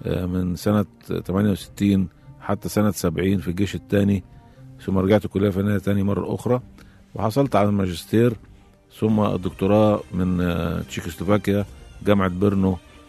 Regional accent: Diyarb Negm, Sharqia Governorate, Egypt; born there; من مواليد مركز ديار بني نجم محافظة الشرقية.

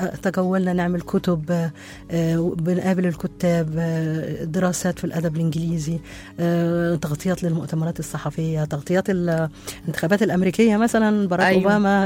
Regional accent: Egypt; أنا بنت مصر، تعلمت في مصر في الجامعة، جامعة القاهرة،

